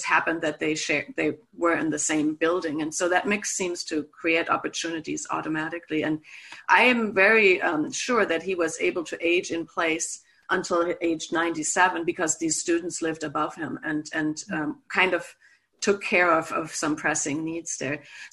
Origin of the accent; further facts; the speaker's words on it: Germany; So I'm from Germany